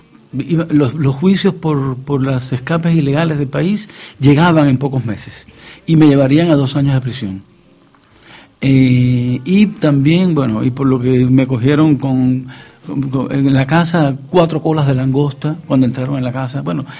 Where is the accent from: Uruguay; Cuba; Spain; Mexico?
Cuba; moved away as an adult; yo era especialista también cuando salí de Cuba.